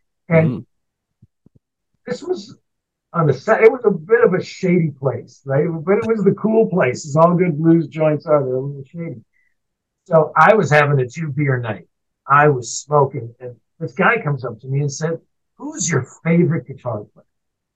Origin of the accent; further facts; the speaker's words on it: Canada; being a Canadian blues wannabe artist, you know?